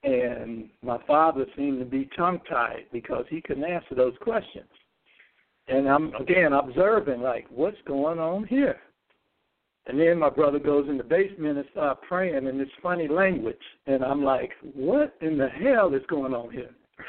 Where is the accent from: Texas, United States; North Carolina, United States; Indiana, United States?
Indiana, United States; Gary; since I'm from Gary, Indiana, my hometown